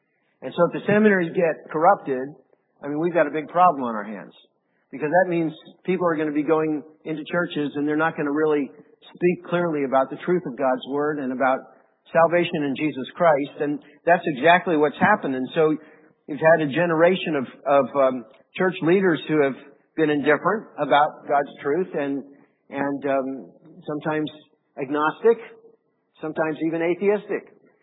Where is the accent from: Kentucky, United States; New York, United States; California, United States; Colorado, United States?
Colorado, United States; I'm from Colorado, so I never had a lemon tree. Can't grow them out there.